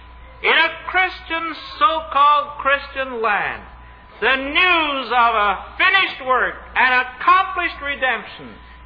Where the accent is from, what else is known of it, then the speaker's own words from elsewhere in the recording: Canada; "Well," I said, "I'm from Canada, but I'm more interested in where I'm going than where I came from."